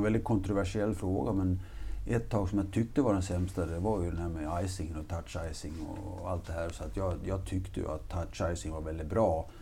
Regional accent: Slite, Gotland, Sweden; där jag kommer ifrån, det är inte så känt, har vi en fantastisk badstrand i Slite då.

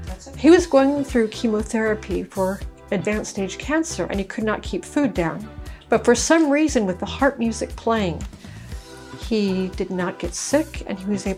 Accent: United States; moved away as an adult; now in Sydney, Australia; Well, I'm American. You can probably tell from my strange accent. And moved here to Sydney about 3.5 years ago and with my husband.

